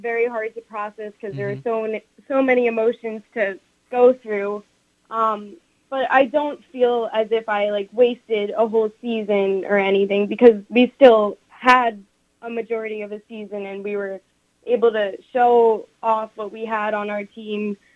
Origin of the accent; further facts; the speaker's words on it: New York, United States; So I'm from New York, and I knew that there were two colleges that were state schools, Brockport and Cortland, that had gymnastics.